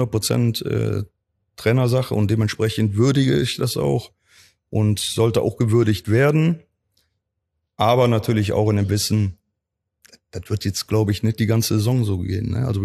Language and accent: German; Cologne, North Rhine-Westphalia, Germany; Ich bin eine Kölsche Junge, ich wohne hier in Köln, egal wo ich Trainer bin, ob hier Saarbrücken, Rostock, Cottbus. Also meine Heimat wird immer Köln bleiben.